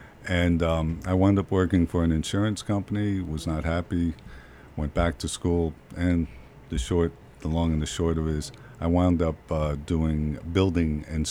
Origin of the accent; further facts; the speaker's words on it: New Jersey, United States; So the short story is I grew up in New Jersey. Born in Hoboken, lived in Newark, New Jersey, right after the riots.